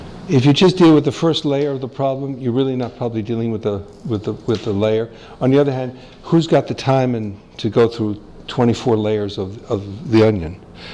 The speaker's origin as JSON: {"language": "English", "country": "United States", "said": "But again, I'm an American. I'm dealing with an American audience."}